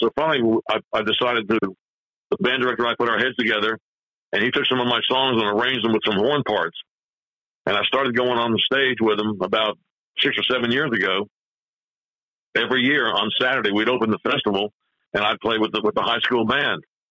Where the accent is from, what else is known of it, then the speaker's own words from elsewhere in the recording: New Jersey, United States; now in Georgia, United States; You know, and I'm not from Oklahoma. I'm a Jersey boy, you know, living in Georgia, falling into Oklahoma.